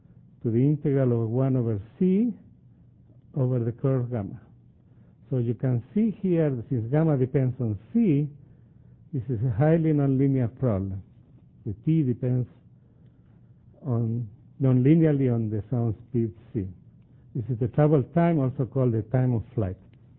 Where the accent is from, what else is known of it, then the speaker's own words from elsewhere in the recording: Chile; I come from Chile originally that has given a lot of data, unfortunately, for earthquakes.